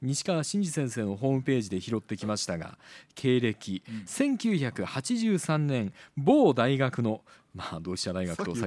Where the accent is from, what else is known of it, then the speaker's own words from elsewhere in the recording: Nagasaki, Japan; moved away as an adult; 私もね東京の大学に行ってあだ名がちゃんぽんですよ、いきなり長崎出身だから